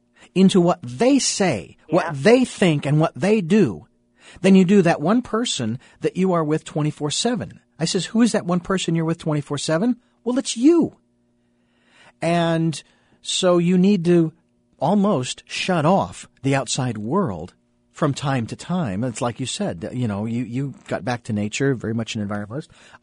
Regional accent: Phoenix, Arizona, United States; I was born and raised in Phoenix, and I know where Sedona is, and I've been there many times.

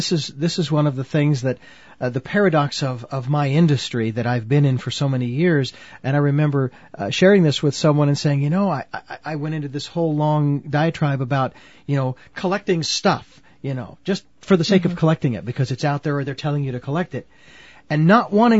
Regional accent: Phoenix, Arizona, United States; now in Santa Barbara, United States; Me being a city boy growing up in Phoenix, Arizona, and coming to Santa Barbara and living up on a hill

